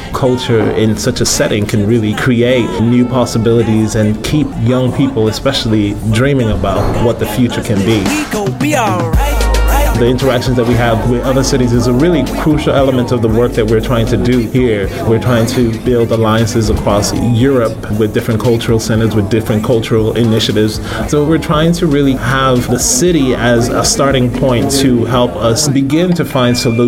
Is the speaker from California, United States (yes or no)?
yes; Los Angeles, California, United States; also born or lived in Nigeria / San Diego / San Francisco; now in Brussels, Belgium; I'm from Los Angeles, but I've lived in Nigeria till I was 10 and also lived in San Diego and San Francisco. I got to Brussels because I came here originally to do my PhD.